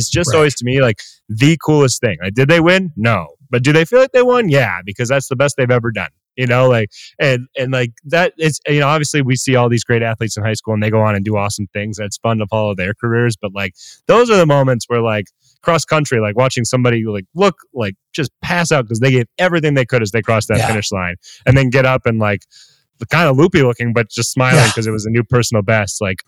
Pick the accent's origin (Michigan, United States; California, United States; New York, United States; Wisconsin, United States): Wisconsin, United States; River Falls; Yeah. So just literally 15 minutes from the bridge, River Falls, Wisconsin.